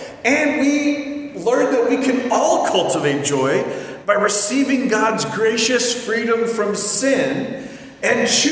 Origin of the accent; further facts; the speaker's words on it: Oregon, United States; And you know, we grew up in Oregon